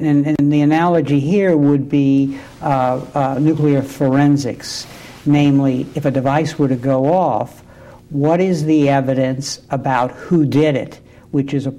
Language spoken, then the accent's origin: English; Galveston, Texas, United States; since I'm from Galveston, Texas, is the evacuation of Houston